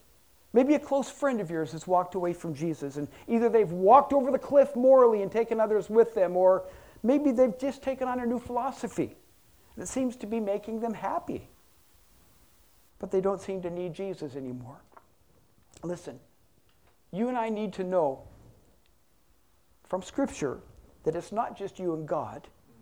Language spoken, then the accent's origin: English; United States; I am an American, and I do own guns